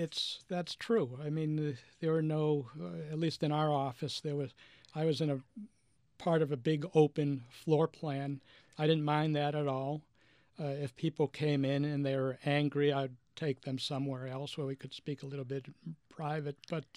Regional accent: Boston, Massachusetts, United States; I used to go fishing with my dad. I grew up in Boston.

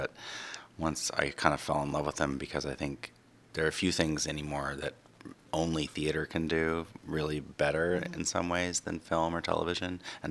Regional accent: Arkansas, United States; I grew up in Arkansas, so I wasn't able to see a ton of stuff. I didn't see my first Broadway show till I was 18.

